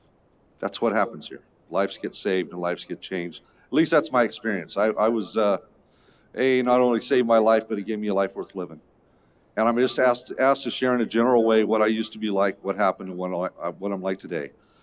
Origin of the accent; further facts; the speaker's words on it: Phoenix, Arizona, United States; born there; I was born in Phoenix, Arizona in 1970.